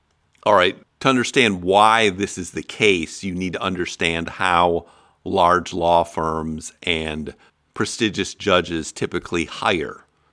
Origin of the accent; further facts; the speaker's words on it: Iowa, United States; I came from Iowa.